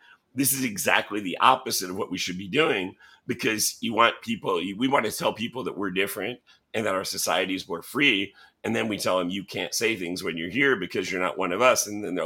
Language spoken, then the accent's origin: English; United States; I said, "I'm American."